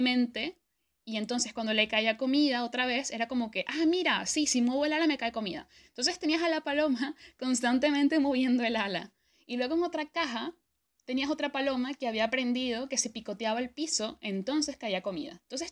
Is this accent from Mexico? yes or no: no; Venezuela; sé que hay millones de supersticiones que tenemos los venezolanos que no podemos sacarnos de la cabeza